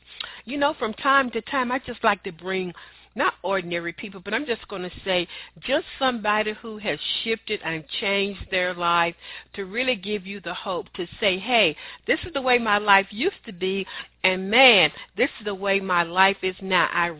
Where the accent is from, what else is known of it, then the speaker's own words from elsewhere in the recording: Tennessee, United States; So you're in my home state of Tennessee, is that correct?